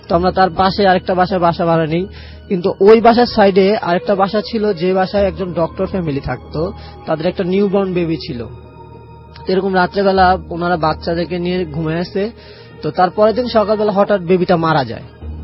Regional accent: Dhaka, Dhaka Division, Bangladesh; আমি ধানমন্ডি জিগাতকলা থেকে আসছি

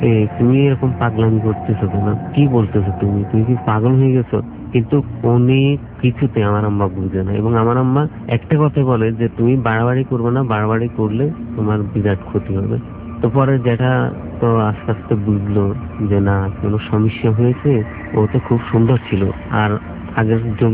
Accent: Chittagong, Chittagong Division, Bangladesh; আমি চট্টগ্রাম থেকে আসছি।

